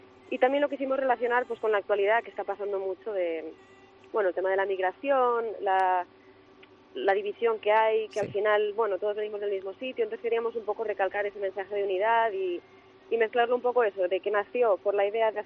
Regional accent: Galicia, Spain; como lucense y como gallega, me hace especial ilusión.

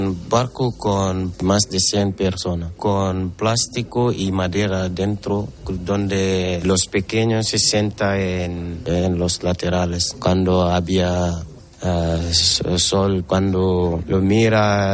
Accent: Guinea; Spanish is a second language; now in Spain; Cuando sale en mi país, Guinea Conakry, fue en Mali, después de Mali, Algeria, Libia, y también he vivido un poco tiempo en Italia y Francia, 2 años. El 3 de mayo llego en España.

